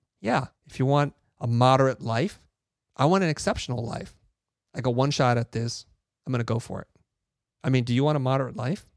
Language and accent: English; San Jose, California, United States; now in Los Angeles, United States; I grew up in San Jose. The majority of my extended family's in San Jose. I'm living in LA.